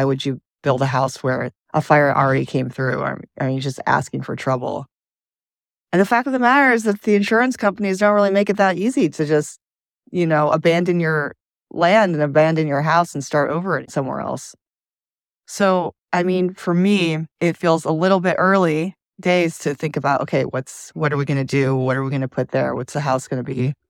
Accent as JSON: {"language": "English", "region": "Michigan", "country": "United States", "tie": "born or raised there", "said": "Yeah, I mean, of course, there's always like, I grew up in Michigan. And so I still have a lot of friends there, family friends."}